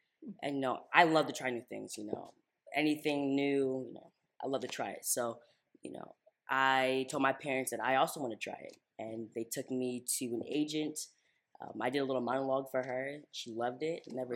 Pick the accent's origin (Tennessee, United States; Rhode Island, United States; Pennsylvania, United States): Pennsylvania, United States; Philadelphia; moved away as an adult; You know, I was born in Philadelphia, raised there. I recently moved out here after living in Philadelphia for 11 years.